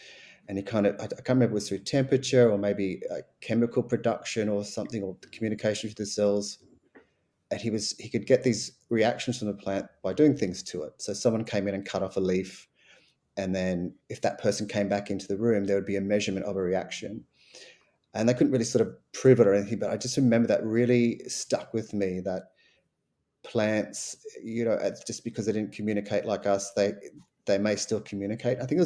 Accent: Gold Coast, Queensland, Australia; I'm from Queensland on the Gold Coast, and they're a lot sort of longer and straighter. So they're kind of my favorite ones, and maybe just a bit nostalgic because that's, you know, that's where I was born and lived.

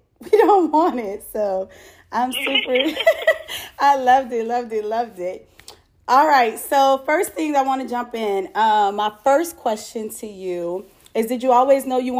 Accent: New Orleans, Louisiana, United States; now in Houston, United States; As you already know, I'm from New Orleans, but currently residing in Houston, Texas.

